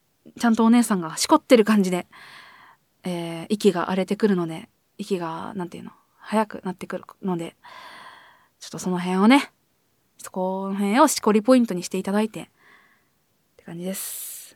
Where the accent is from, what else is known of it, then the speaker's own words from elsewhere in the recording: East Japan, Japan; 私自身がなんというか、なんていうんだっけ、東日本なんで、まあそっち系の訛りにはなってるんじゃない